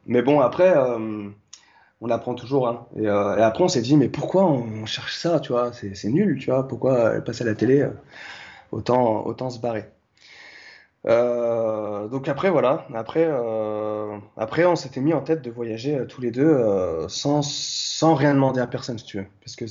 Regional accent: Lyon, Auvergne-Rhône-Alpes, France; now in Paris, France; Moi, je venais de Lyon pour être pompier de Paris.

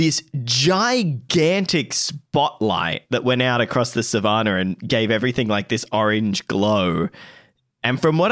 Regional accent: Australia; Oh, I'm Australian.

